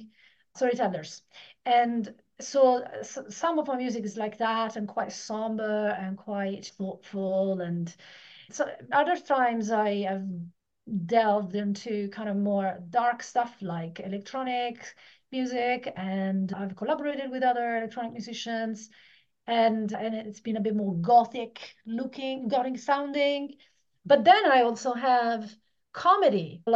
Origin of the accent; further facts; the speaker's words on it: Italy; moved away as an adult; So I'm Italian. So until I was 18, I lived in Italy. And my family was into classical music and opera.